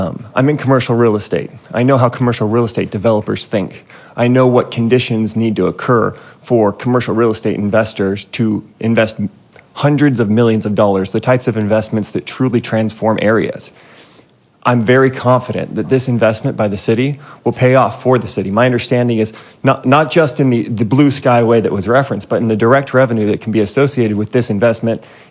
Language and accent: English; Mesa, Arizona, United States; I'm born and raised in Mesa.